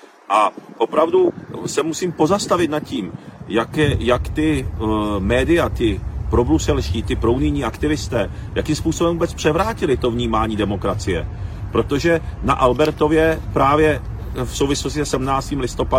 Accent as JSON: {"language": "Czech", "region": "Prague", "country": "Czechia", "tie": "born or raised there", "said": "Já jsem chodil na základní školu v Praze 10 Malešicích nad Vodvodem."}